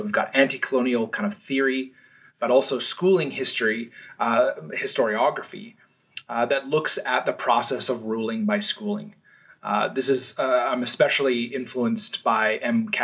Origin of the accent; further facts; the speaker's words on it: North Vancouver, British Columbia, Canada; I grew up in North Vancouver, in the shadow of the St. Paul's Residential School on Squamish territory